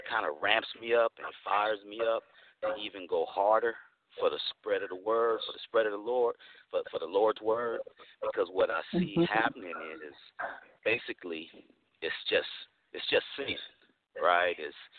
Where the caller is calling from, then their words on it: Oakland, California, United States; Hey, good evening, family. … I'm calling from Oakland, California.